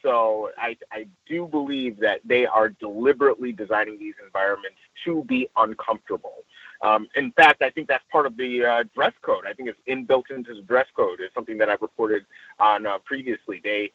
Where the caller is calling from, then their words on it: Los Angeles, California, United States; I'm reporting in from Los Angeles proper.